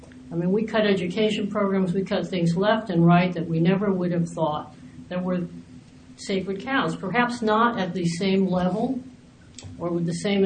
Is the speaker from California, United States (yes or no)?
yes; San Francisco, California, United States; You know, I come from San Francisco.